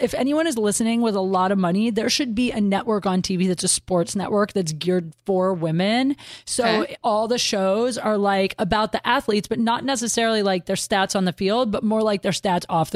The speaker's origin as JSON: {"language": "English", "region": "Ohio", "country": "United States", "tie": "born or raised there", "said": "I grew up in Ohio, so I grew up with football and stuff like that."}